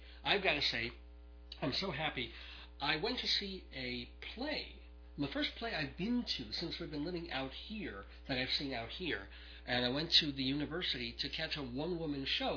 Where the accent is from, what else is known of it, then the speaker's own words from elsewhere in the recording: Brooklyn, New York, United States; also born or lived in Long Island; she was born in Queens, and I came from Brooklyn, and we both have worked in Manhattan, so we were real New York-y type people